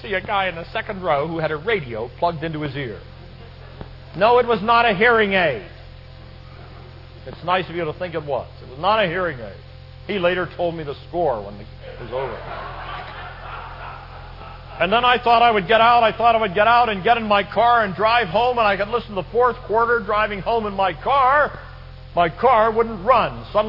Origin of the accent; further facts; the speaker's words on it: Pittsburgh, Pennsylvania, United States; You know I'm from the Pittsburgh area.